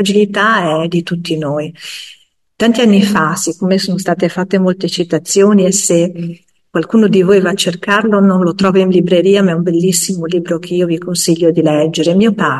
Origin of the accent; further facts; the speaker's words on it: Liguria, Italy; io sono ligure